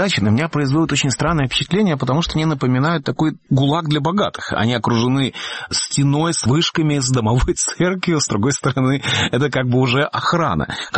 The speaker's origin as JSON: {"language": "Russian", "region": "Riga", "country": "Latvia", "tie": "born or raised there", "said": "Я вырос в Риге, где была огромная дачная традиция. И, конечно, мы всегда жили на взморье."}